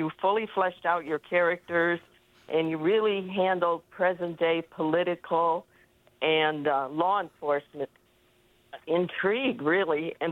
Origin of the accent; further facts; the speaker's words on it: Midwest, United States; And I was born and raised in the Midwest with ties to Wisconsin and Minnesota and all of the states.